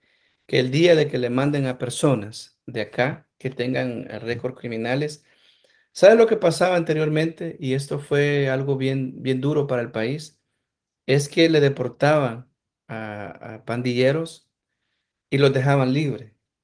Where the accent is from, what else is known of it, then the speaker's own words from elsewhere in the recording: Eastern El Salvador, El Salvador; Hay una zona en el país, que es la zona oriental de donde yo soy, que por generaciones y generaciones ha sido olvidada por todos los presidentes.